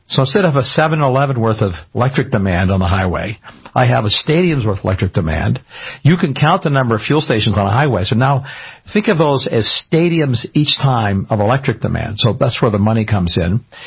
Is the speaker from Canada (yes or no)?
yes; Canada; I'm Canadian. I grew up in much colder climate than Michigan. Michigan is the deep south.